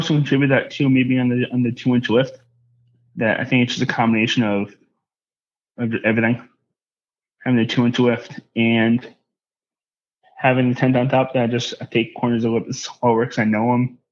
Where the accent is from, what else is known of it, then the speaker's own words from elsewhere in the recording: New England, United States; Growing up in New England, you kind of have to learn to drive in the snow.